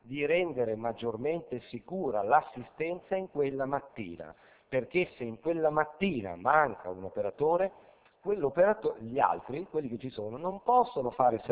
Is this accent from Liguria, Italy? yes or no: yes; Genoa, Liguria, Italy; Sono genovese